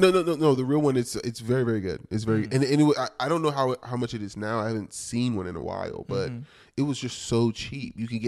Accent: Tampa, Florida, United States; You know, so, you know, I'm from Tampa.

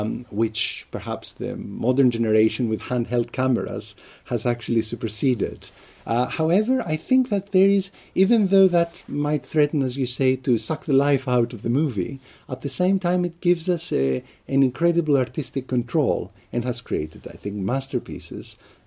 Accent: Athens, Attica, Greece; Absolutely. I think that I would never have this love for cinema if I was born and if I had grown up somewhere

